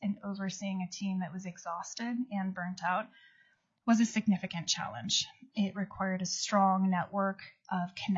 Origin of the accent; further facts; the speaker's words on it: Seattle, Washington, United States; moved away as an adult; also born or lived in Utah; I was born in Utah and I was raised in Seattle.